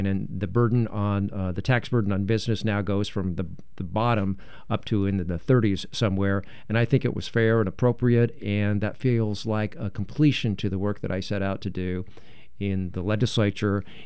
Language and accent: English; Oregon, United States; the values that I grew up with in Oregon had been eroded